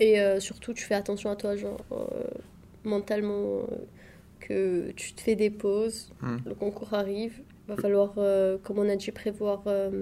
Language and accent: French; Yemen; now in Marseille, France; Ma scolarité, donc, jusqu'au collège, je l'ai faite à l'étranger. Avant, je suis du Yémen. Je viens du Yémen.